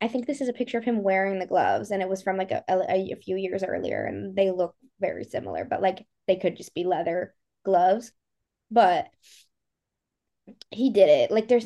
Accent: Connecticut, United States; accent: Connecticut; Yeah, you got Buffalo accent, I got a Connecticut accent.

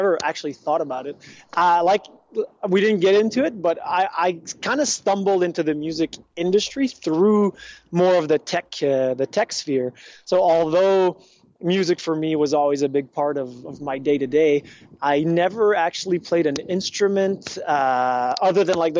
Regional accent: Toronto, Ontario, Canada; born there; I was born in Toronto, so my dad is from Ontario, so English Canada, but my mom is from Quebec, so I don't have the typical GSP Quebecois accent

